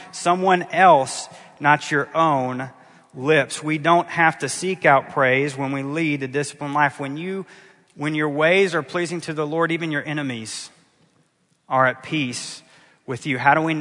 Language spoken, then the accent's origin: English; Houston, Texas, United States; I am from Houston, Texas, and let me just say this is not to be taken as health and wealth.